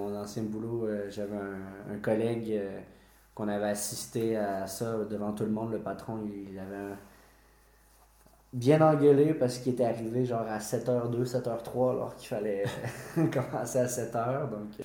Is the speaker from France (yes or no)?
no; Quebec, Canada; donc c'est sûr que peut-être que c'est pas tout le monde qui connaît le Québec, donc là, de dire on vient du Canada